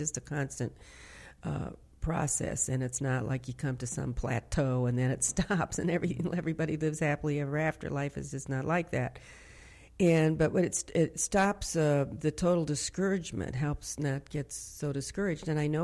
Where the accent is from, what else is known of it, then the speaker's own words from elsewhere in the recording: Midwest, United States; I grew up in the Midwest in a very kind of right-wing white community. I say the heartland of right-wing America.